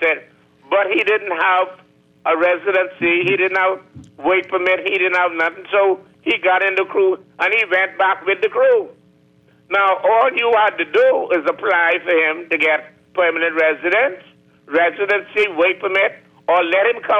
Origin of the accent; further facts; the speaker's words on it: New Providence, Bahamas; I grew up in the Valley, JJ. You know that a long time.